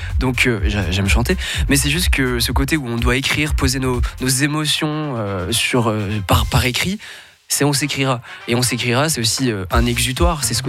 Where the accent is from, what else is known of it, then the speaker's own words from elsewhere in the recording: Romandy, Switzerland; Non, Suisse romand, c'est bien.